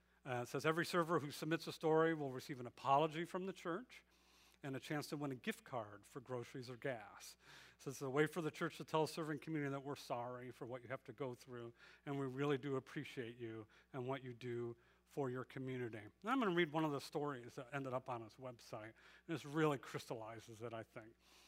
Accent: Detroit, Michigan, United States; I'm from Detroit. Yeah, I never get shout-outs from Detroit, okay. I always tell people it's a good place to be from. I did enjoy growing up in Detroit.

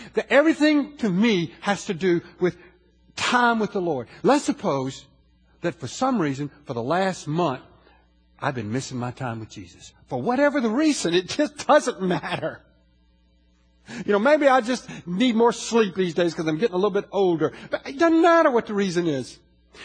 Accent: South Carolina, United States; from here to South Carolina, my home state.

